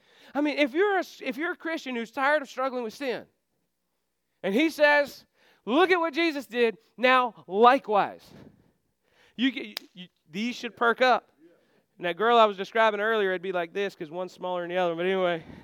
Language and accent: English; United States; You know, to me, I grew up in Warren County.